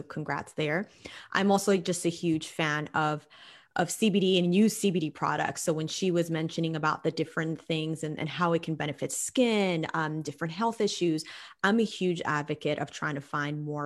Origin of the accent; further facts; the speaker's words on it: New York City, New York, United States; now in Nashville, United States; And so I'm very happy to see that New York, which is my home state, I'm born and raised in New York City, has legalized it. I currently live in Nashville.